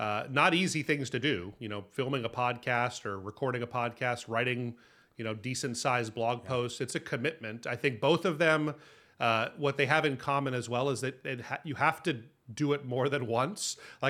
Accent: Hawaii, United States; moved away; I'd never even heard of it until I grew up in Hawaii, and it just wasn't, yeah, really a thing here, I don't think.

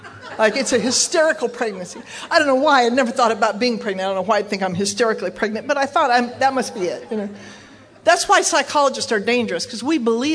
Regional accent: Arizona, United States; I'm from Arizona. How often does it rain, right?

